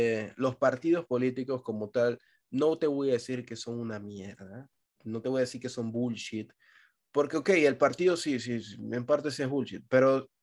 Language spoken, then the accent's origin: Spanish; Panama; Yo pensé que ya visa, pasaporte, me iban a joder, porque soy panameño